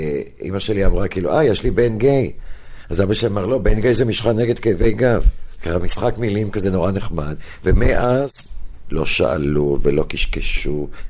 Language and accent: Hebrew; Herzliya, Tel Aviv District, Israel; born there; יליד הרצליה, בין, במאי חגגתי 69